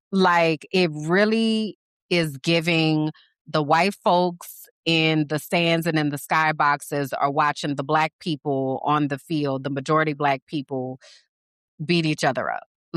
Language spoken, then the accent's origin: English; New Orleans, Louisiana, United States; moved away as an adult; So I'm from New Orleans and the Saints are our team.